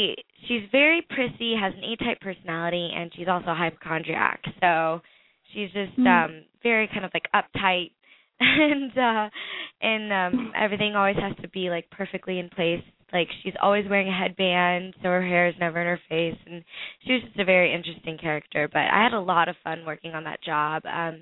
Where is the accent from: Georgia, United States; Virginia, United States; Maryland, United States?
Georgia, United States; Atlanta; because I'm originally from Georgia, and I started out in Atlanta.